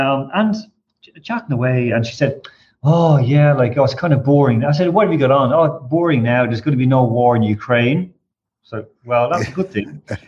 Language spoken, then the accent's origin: English; Ireland; And as Irish people, we're between two nations.